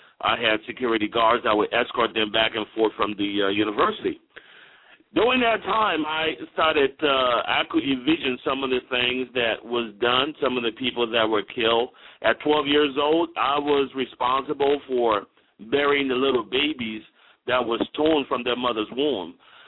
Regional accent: Liberia; I'm the son of a former chief of police, and I'm from Liberia, West Africa.

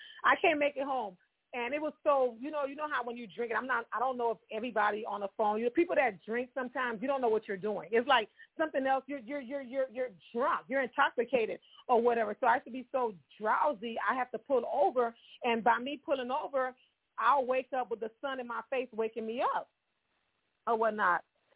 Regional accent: Miami, Florida, United States; I was raised up in Miami, because I'm Haitian American, in an area that called Little Haiti.

